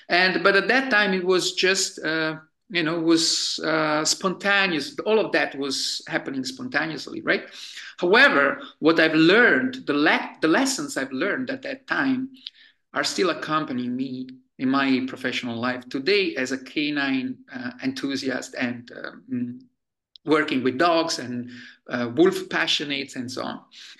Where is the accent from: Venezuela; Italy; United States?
Italy; Naples, Campania; I grew up in Naples, Italy, in southern Italy. And at that time, I'm talking about the 70s, the 80s, I was a child among free-ranging dogs